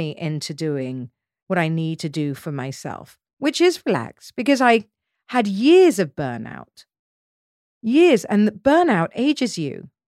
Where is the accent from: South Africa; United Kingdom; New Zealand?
United Kingdom; South West England; I grew up in Dorset.